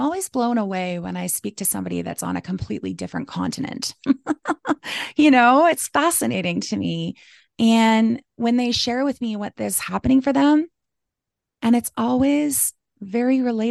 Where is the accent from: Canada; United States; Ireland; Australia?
Canada; Calgary, Alberta; I was born and raised in Calgary, and I lived on an acreage with my parents when I was a teenager